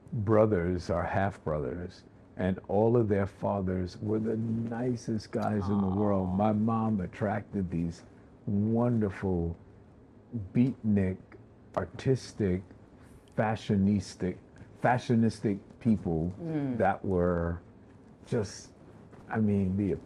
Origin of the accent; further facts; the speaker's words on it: New York City, New York, United States; English is a second language; because I grew up in Greenwich Village in the Lower East Side, that these programs basically existed to help European immigrants assimilate into American society. So part of that assimilation was learning English and music and stuff. I learned English.